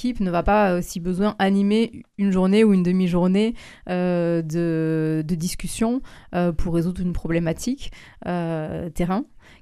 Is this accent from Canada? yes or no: no; Occitanie, France; also born or lived in Cahors; Je suis originaire du Lot, d'un hameau entre les champs.